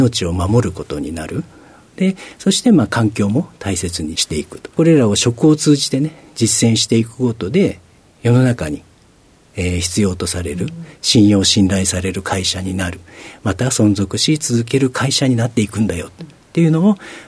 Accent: Nagasaki, Japan; 長崎になります。

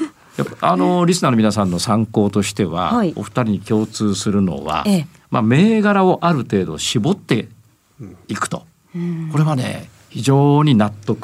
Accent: Ibaraki, Japan; やっぱり俺も茨城出身。

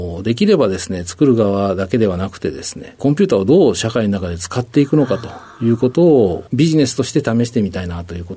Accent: Tokushima, Japan; はい、徳島県の徳島市になります。

